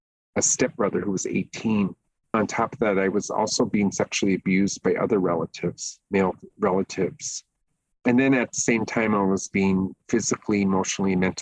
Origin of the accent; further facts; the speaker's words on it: South Dakota, United States; now in Minnesota; I am from the Sisseton Wahpeton Oyate of the northeast corner of South Dakota.